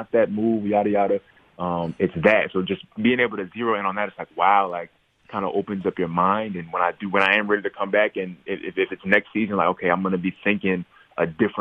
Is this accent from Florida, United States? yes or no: no; New York, United States; I didn't really hoop at all in New York. I played sometimes like at the rec center with my brothers